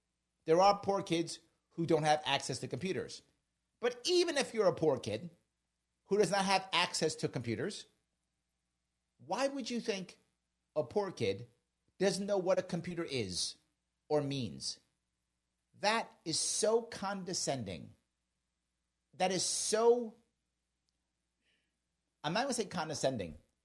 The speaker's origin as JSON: {"language": "English", "town": "Bronx", "region": "New York", "country": "United States", "tie": "born or raised there", "lives_now": "Queens, United States", "said": "I'm happy that I grew up in the Bronx. I live in Queens now."}